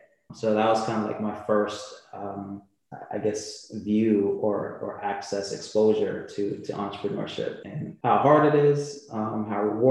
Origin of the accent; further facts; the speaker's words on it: Jamaica; born there; moved away; I have Jamaican parents. I was born in Jamaica.